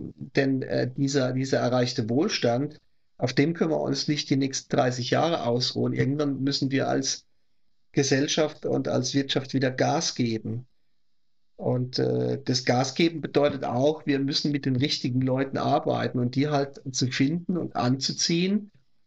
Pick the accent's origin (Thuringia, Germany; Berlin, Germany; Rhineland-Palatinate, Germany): Rhineland-Palatinate, Germany; Speyer; Ich komme ja aus Speyer in Rheinland-Pfalz.